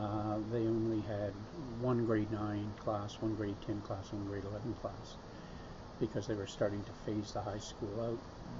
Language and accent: English; Halifax, Nova Scotia, Canada; I grew up in Halifax. I lived in the North End for the first 8 years, and then we moved to public housing off Bears Road in 1953, and lived there for a while, and I lived in another house on Bears Road.